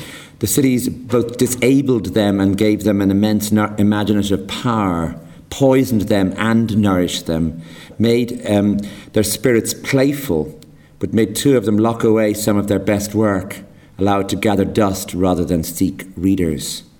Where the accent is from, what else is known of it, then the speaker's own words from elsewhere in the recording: Enniscorthy, County Wexford, Ireland; certainly when I came up from Enniscorthy to UCD